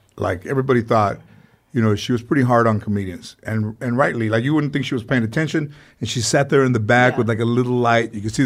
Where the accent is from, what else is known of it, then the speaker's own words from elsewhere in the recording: San Fernando, California, United States; I had friends growing up in San Fernando that lived in mobile homes.